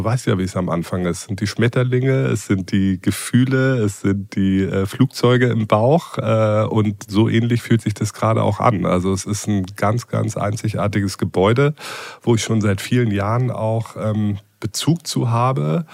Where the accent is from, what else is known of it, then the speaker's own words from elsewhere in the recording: Berlin, Germany; now in Hamburg, Germany; Ich bin kein gebürtiger Hamburger. Ich bin gebürtiger Berliner, lebe aber jetzt schon zum dritten Mal wieder in Hamburg und habe quasi nach meiner Ausbildung, während meines Studiums schon mal 3 Jahre in Hamburg gelebt